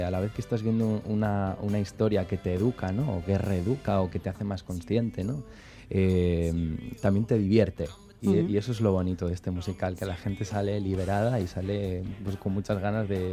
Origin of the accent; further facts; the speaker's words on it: Galicia, Spain; Yo soy de Galicia